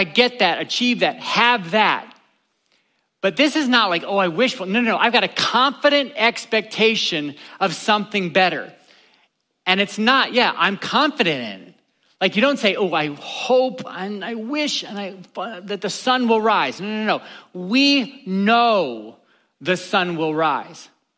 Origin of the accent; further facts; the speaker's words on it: Ohio, United States; I grew up in Ohio, so every spring we'd be like, oh, I hope the Cleveland Browns put a football team on the field.